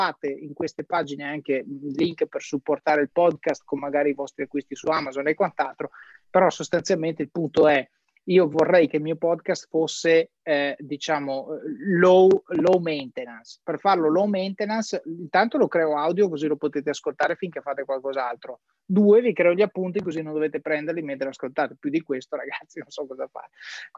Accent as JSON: {"language": "Italian", "town": "Verona", "region": "Veneto", "country": "Italy", "also_born_or_lived": "London / Amsterdam / Milan", "said": "io sono veronese, sì, però ho vissuto a Londra, a Amsterdam, a Milano, ho vissuto dappertutto"}